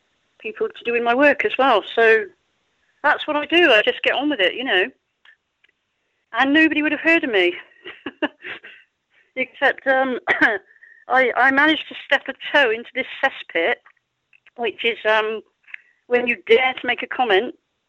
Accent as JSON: {"language": "English", "country": "United Kingdom", "said": "I mean, I'm British. I was brought up with comics like The Beano and The Dandy"}